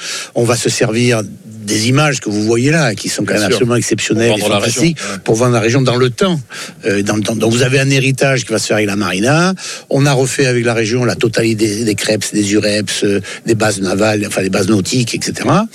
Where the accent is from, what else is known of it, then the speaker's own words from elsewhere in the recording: Provence-Alpes-Côte d'Azur, France; On n'est pas les Pacaïens, nous. On est des Provençaux, des Alpins, des Azuréens. On est des Sudistes, mais on n'est pas les Pacaïens.